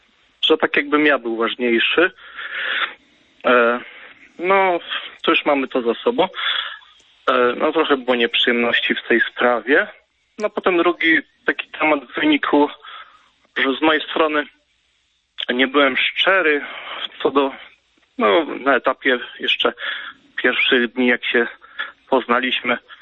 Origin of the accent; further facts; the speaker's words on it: Masovian Voivodeship, Poland; Jestem z Mazowsza